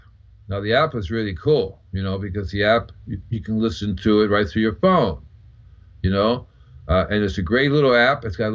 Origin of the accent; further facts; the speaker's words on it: Puerto Rico; also born or lived in Cuba; I know I grew up in Puerto Rico and Cuba on a farm